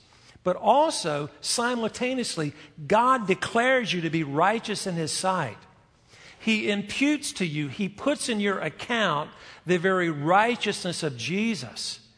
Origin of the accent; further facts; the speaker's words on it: North Carolina, United States; Growing up in the environment where I grew up in North Carolina, I had a very distorted and therefore very unfounded view of the gospel.